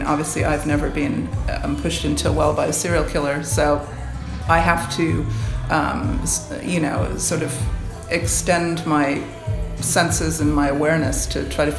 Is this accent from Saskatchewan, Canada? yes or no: no; Ottawa, Ontario, Canada; now in Lunenburg, Canada; I am Canadian as well. I spent 10 years in Ottawa.